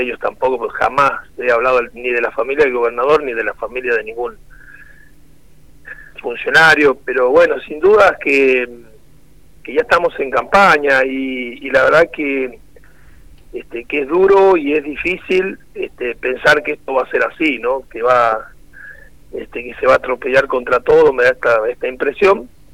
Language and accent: Spanish; Rivadavia, San Juan, Argentina; los rivadavienses también somos sanjuaninos.